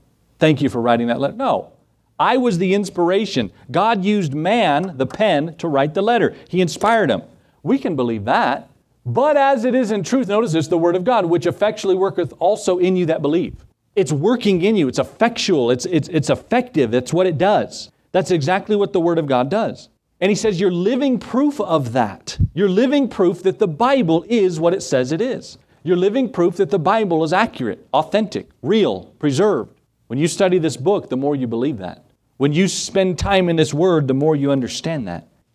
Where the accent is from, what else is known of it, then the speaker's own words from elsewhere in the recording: Edgewood, United States; This is my hometown where I grew up, and to plant a church. First of all, I said, Lord, there's already churches there. You ever tell the Lord what to do? And then secondly, I said, Lord, that's where I grew up. Everybody knows me in Edgewood.